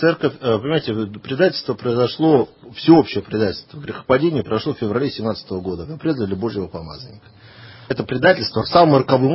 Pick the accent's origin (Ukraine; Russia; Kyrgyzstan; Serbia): Russia; Saint Petersburg; в моем родном городе Санкт-Петербурге, тогда Ленинград